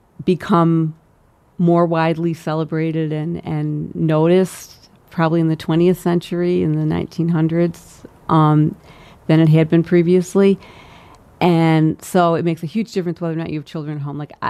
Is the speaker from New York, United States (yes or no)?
yes; Buffalo, New York, United States; I grew up in Buffalo, New York, and it was the same thing there, and it's the same thing in most cities.